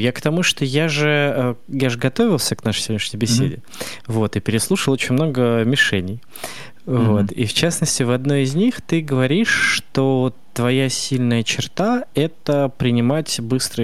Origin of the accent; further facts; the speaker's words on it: Saint Petersburg, Russia; Как петербуржец.